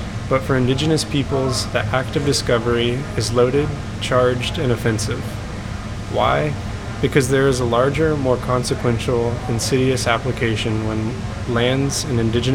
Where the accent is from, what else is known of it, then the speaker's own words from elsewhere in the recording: New Mexico, United States; We're mestizo and we're from New Mexico. You know, we're descendants of Spanish conquistadors who moved into what is now northern New Mexico.